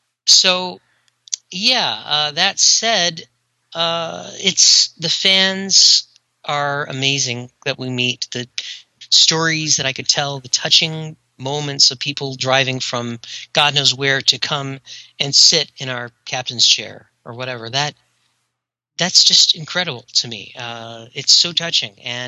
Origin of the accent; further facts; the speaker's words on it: the South, United States; No, I'm from the South, so I can do that accent without people thinking I'm making fun.